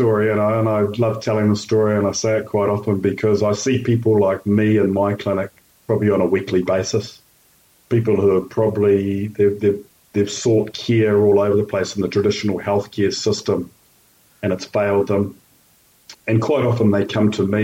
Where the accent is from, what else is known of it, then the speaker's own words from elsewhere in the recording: Tokoroa, Waikato, New Zealand; also born or lived in Putaruru; And so I grew up in a small town, Tokoroa, in the South Waikato. I was born in Petaruru, so I'm born and bred South Waikato. Loved it down there.